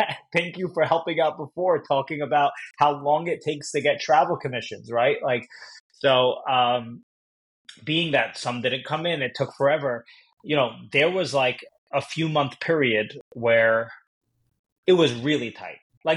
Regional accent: New York, United States; now in New Jersey, United States; Well, New York. I live in Jersey now. Yeah. But I was born and raised in New York.

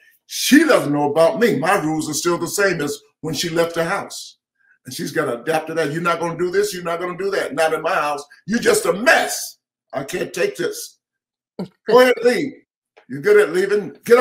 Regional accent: Atlanta, Georgia, United States; I grew up as a black kid, okay? I grew up in Atlanta, Georgia.

